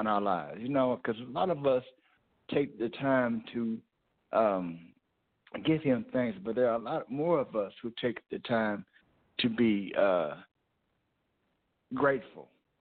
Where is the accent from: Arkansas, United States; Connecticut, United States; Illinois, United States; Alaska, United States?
Arkansas, United States; Little Rock; I seen him preach in my hometown back in Little Rock